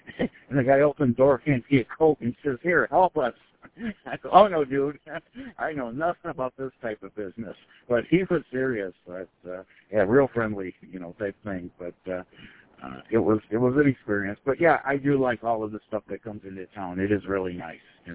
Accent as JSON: {"language": "English", "town": "Paw Paw", "country": "United States", "tie": "born or raised there", "said": "You know, I grew up in Paw Paw. Kind of an excluded life. Backwoods excluded life."}